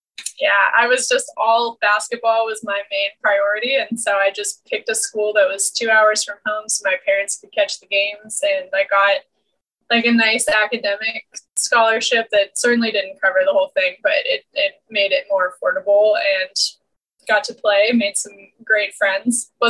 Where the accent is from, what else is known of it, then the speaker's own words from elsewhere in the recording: Maryland, United States; So I'm from Maryland, and I went to high school all through Maryland, and I just did like the normal, like small rural town sports.